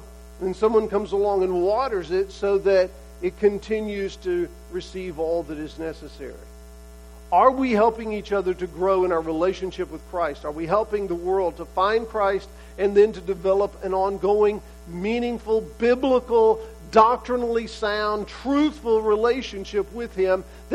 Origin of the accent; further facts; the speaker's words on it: Texas, United States; when I was growing up in East Texas